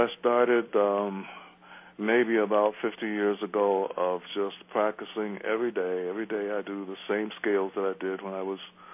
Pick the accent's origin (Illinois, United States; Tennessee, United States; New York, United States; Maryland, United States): Tennessee, United States; Memphis; And the drummer is someone who was born in my hometown of Memphis.